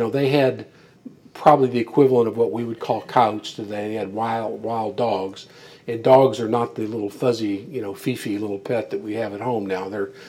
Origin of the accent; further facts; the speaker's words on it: Kentucky, United States; Well, I'm from Kentucky.